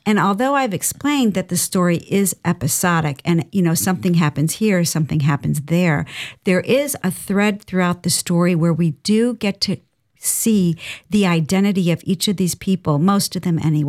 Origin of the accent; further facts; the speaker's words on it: Ohio, United States; maybe that's because you know we're both from Ohio.